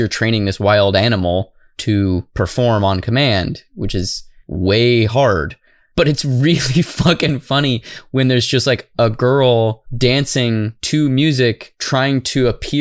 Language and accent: English; Arizona, United States; I'm an ignorant American. I'm from Arizona. We don't even have schools there.